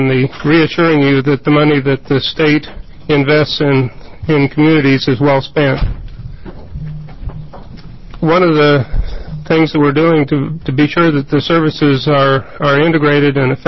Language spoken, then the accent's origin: English; Lostine, Oregon, United States; from Lostine, Oregon, and Wallowa County Commissioner